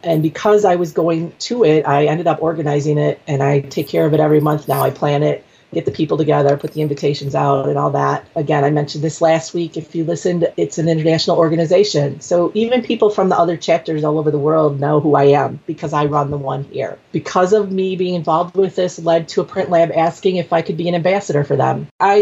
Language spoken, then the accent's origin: English; Illinois, United States; Several years ago, I joined a local art organization here in my hometown outside of Chicago.